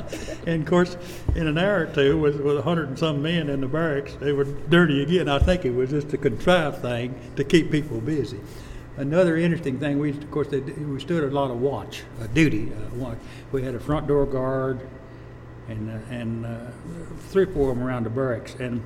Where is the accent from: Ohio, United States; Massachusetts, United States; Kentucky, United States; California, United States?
Kentucky, United States; Mount Sterling; also born or lived in Florida; Where did I grow up? Here in Mount Sterling.